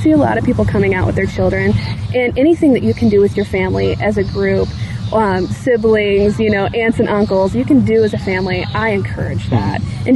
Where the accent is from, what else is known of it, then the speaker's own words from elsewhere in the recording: Jefferson City, Missouri, United States; now in St. Louis, United States; I am not from St. Louis. Okay. I'm originally from Jefferson City, Missouri. Then I moved to St. Louis to work as an interpreter at Bablish State Park.